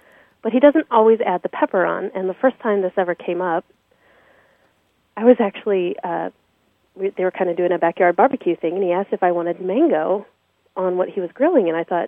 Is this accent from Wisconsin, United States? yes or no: no; Peoria, Illinois, United States; I'm originally from Illinois.